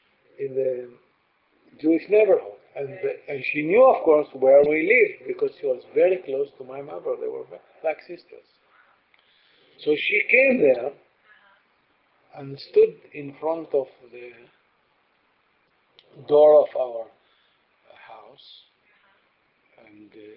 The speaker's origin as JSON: {"language": "English", "town": "Baghdad", "region": "Baghdad Governorate", "country": "Iraq", "tie": "born there", "second_language": "English", "said": "so I was born in Baghdad, and..."}